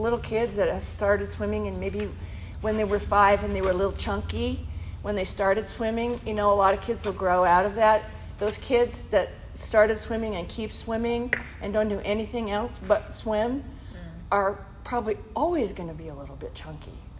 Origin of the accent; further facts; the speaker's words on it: Portland, Oregon, United States; I'm not from here. I'm from Portland.